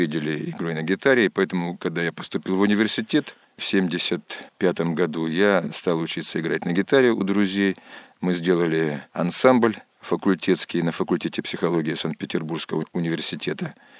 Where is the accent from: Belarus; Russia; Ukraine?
Ukraine; С детства я вырос на Украине, в поющей семье.